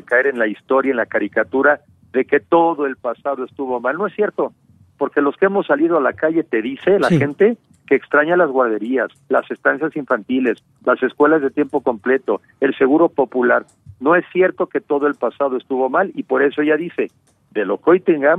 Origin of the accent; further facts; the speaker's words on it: Mexico; así hay que verlo nosotros como mexicanos